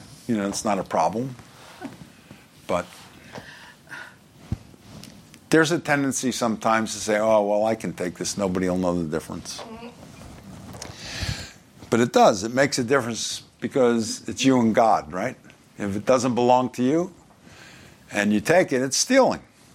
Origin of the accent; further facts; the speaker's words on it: Brooklyn, New York, United States; I grew up, I was born in Brooklyn, I worked in Brooklyn. I know that accent